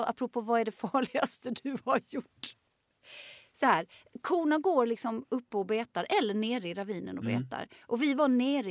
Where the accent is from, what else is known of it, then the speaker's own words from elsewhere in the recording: Lund, Skåne, Sweden; med tanke på att jag är uppvuxen i Lund och aldrig hade hört talas om den förrän i vuxen ålder.